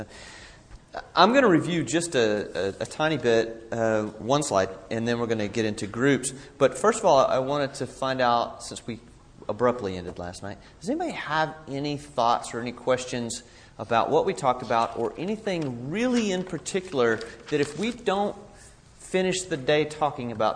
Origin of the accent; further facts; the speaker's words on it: Georgia, United States; I'm from Georgia, and I could probably figure that out.